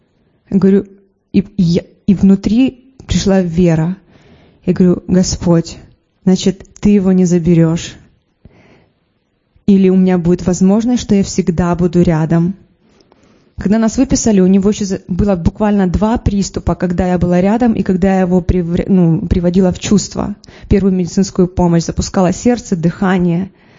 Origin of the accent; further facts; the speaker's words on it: Alchevsk, Luhansk Oblast, Ukraine; Я сама родом с Алчевска.